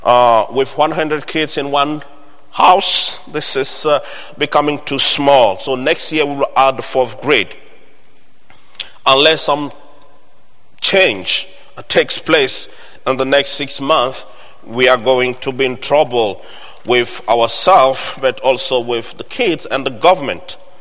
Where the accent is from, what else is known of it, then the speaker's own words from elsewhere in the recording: Togo; now in Lexington, United States; always good for me to be back home because Lexington, Kentucky is another home for me. Beside Togo, my home country, Togo, the place to go.